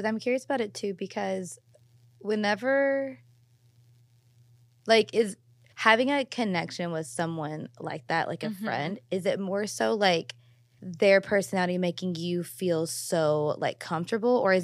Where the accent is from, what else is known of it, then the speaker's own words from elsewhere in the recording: Louisville, Kentucky, United States; It is like Kentucky is very, well, I'm from Louisville, so Louisville's very, you have like three big areas of Louisville.